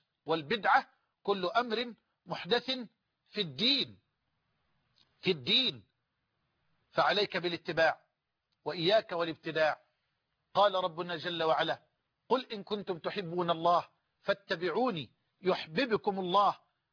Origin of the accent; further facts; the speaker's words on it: Egypt; وأسأل الله أن يرفع عن بلدنا مصر الغلاء والوباء والبلاء